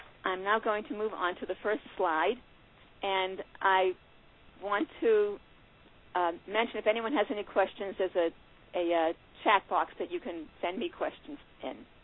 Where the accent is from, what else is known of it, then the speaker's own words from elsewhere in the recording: Boston, Massachusetts, United States; I was raised in Boston, Mass., graduated from Maimonides School, and then from Stern College, including a year in Israel.